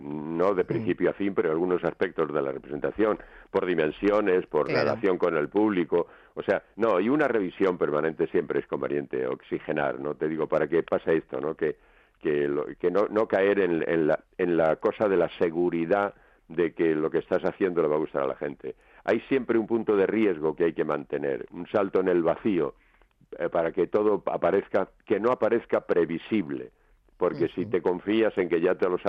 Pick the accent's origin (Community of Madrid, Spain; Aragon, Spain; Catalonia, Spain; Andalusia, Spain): Community of Madrid, Spain; Chinchón; Sí, yo no pierdo el contacto con mi pueblo de ninguna